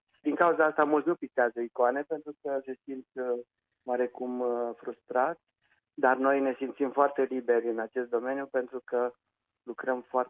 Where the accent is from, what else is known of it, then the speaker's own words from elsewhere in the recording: Anina, Caraș-Severin, Romania; Mi-amintesc doar de un singur eveniment într-o deplasare de-a mea în actualul oraș Bozovici, de lângă Anina, orașul meu natal.